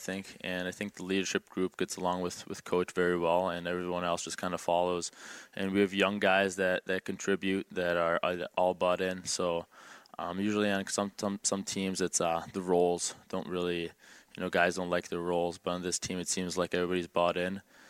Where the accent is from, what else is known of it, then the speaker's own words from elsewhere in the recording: Caldaro, Trentino-Alto Adige, Italy; English is a second language; also born or lived in Bolzano; now in United States; so I grew up in Italy, northern Italy, in a city called Bolzano, and then I actually grew up in a little town right next door, which is Caldaro, which is mostly German speaking.